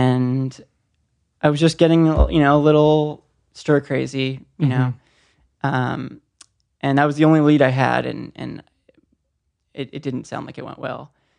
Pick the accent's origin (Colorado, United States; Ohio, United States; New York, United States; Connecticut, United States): Connecticut, United States; Ridgefield; I'm from Ridgefield, so it's the next town over.